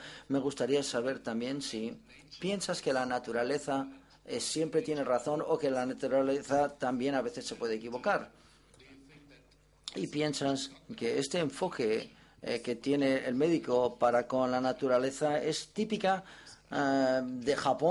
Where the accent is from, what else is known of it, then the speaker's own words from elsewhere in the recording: Germany; Spanish is a second language; Hola, voy a preguntar en inglés si es posible. Soy de Alemania.